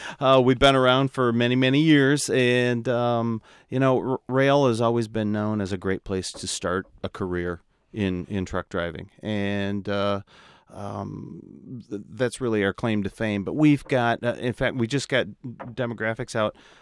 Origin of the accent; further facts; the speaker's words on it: Iowa, United States; Well, I grew up in Iowa, Northeast Iowa, almost Wisconsin.